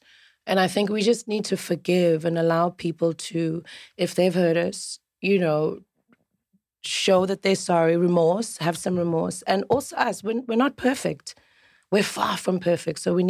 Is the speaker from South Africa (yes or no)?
yes; South Africa; it's something I've started learning as a South African whenever I have visitors.